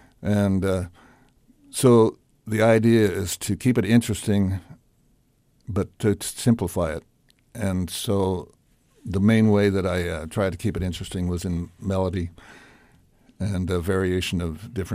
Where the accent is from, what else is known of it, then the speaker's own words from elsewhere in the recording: Coeur d'Alene, Idaho, United States; as a boy growing up in Coeur d'Alene, I used to go to the city park on the 4th of July